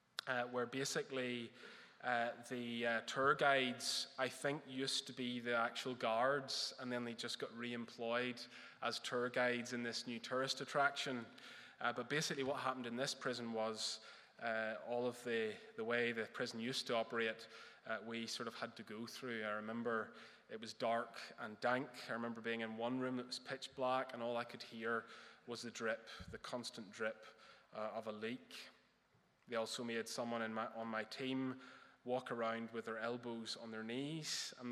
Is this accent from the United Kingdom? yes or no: yes; Northern Ireland, United Kingdom; I'm from the North Coast, and so not too far away from McGilligan Prison.